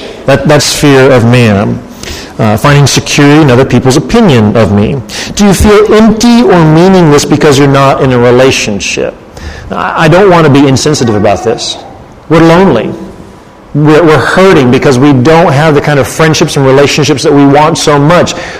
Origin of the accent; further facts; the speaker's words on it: the South, United States; I say buggy, I'm from the South, the cart.